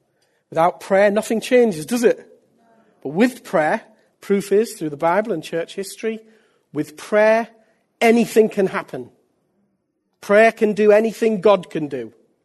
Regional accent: North East England, United Kingdom; Well, I just want you to know I'm British. And from the northeast of England all my life. That's why I speak like this.

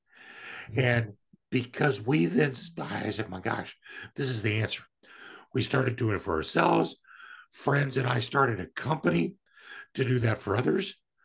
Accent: Kansas, United States; she was from Minneapolis. I was from Kansas. We met in Denver.

